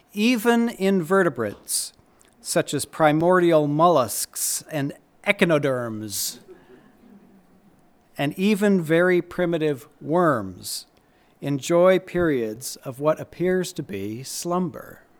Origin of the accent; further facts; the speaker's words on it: Minnesota, United States; I grew up in Minnesota. Vacationing in Wisconsin was somehow extravagant.